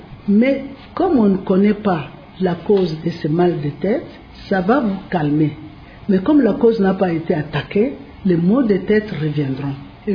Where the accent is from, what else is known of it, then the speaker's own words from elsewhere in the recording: DR Congo; chez nous en RDC